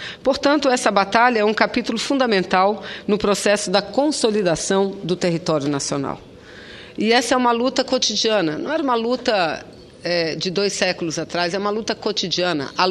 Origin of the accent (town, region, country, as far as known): Brazil